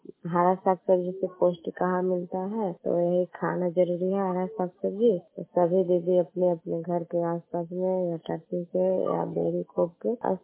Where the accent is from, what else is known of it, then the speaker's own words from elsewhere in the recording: India; मकर प्रखंड के रहने वाली हूँ।